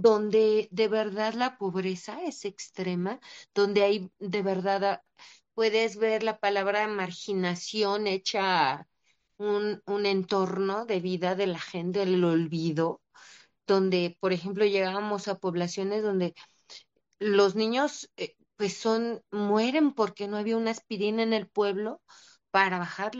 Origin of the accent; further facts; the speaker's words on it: Mexico; sobre la defensa de nuestra identidad, que somos mexicanos, que tenemos un origen